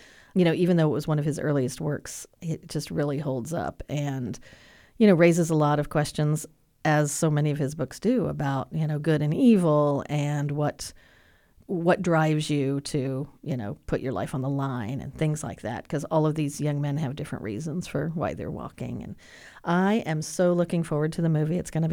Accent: North Carolina, United States; I loved those as a kid, and I was not in Kansas. I grew up in North Carolina

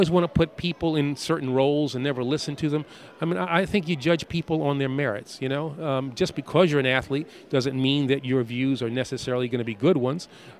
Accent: New York City, New York, United States; I grew up in New York City, but, you know, there's not much green in New York City.

